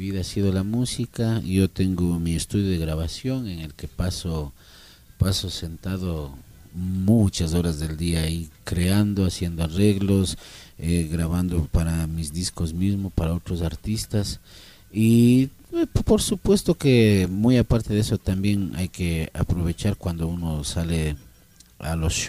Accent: Urcuquí, Imbabura, Ecuador; Pero yo nunca me olvido, ni nunca reniego de decir que yo soy de Urcuquí.

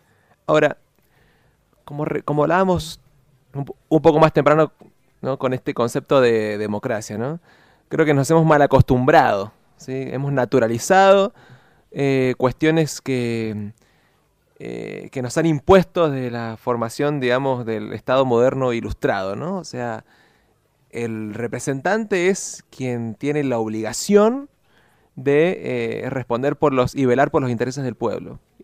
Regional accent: Mendoza, Argentina; nuestra identidad como mendocino se ha caracterizado históricamente como, digamos, un ejemplo dentro de la Argentina

